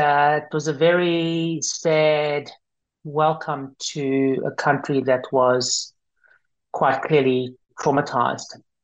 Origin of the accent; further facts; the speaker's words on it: Johannesburg, Gauteng, South Africa; moved away as an adult; now in Melbourne, Australia; I'm originally from South Africa, from Johannesburg. I migrated to Australia, to Melbourne, 27 years ago, just after I finished medical school.